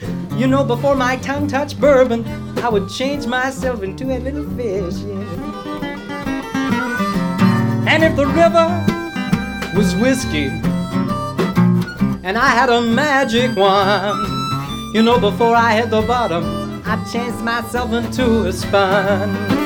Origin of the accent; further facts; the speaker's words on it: Philadelphia, Pennsylvania, United States; Yeah, and I was from Philadelphia, and that's where they called us shoebies.